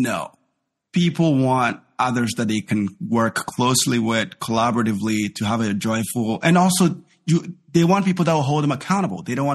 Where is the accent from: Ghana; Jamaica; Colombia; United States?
Ghana; I'm from Ghana.